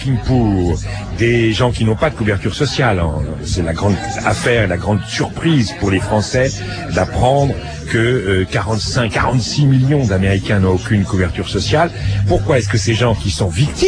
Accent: France; parce qu'on est français

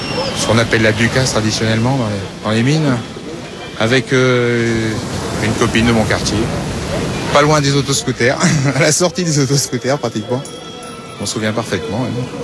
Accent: Hauts-de-France, France; Bah, chez nous dans le Nord, ça s'appelle les voyettes.

